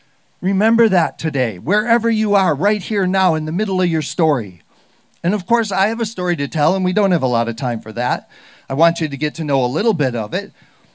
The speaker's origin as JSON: {"language": "English", "region": "Colorado", "country": "United States", "said": "I come from Colorado where I live at 7,000 feet."}